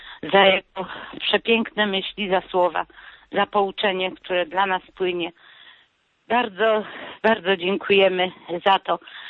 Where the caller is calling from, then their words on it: Rzeszów, Subcarpathian Voivodeship, Poland; Ja z Rzeszowa.